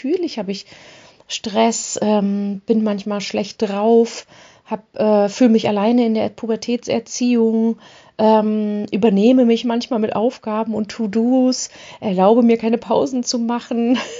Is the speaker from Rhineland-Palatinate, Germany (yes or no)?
no; Hanover, Lower Saxony, Germany; now in Hamburg, Germany; Ich bin Hannoveranerin und lebe in Hamburg.